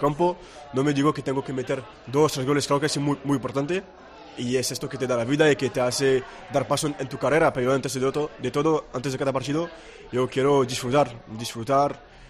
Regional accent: France; also born or lived in Tunisia; Y entonces pues nací en Túnez, se quedaron creo que 3 años ahí, y después han vuelto en Francia.

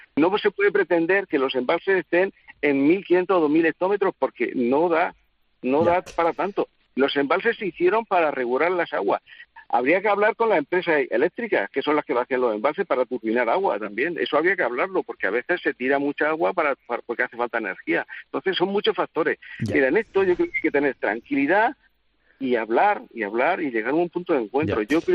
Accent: Orihuela, Valencian Community, Spain; mi pueblo, que es Orihuela, olía muy mal el río

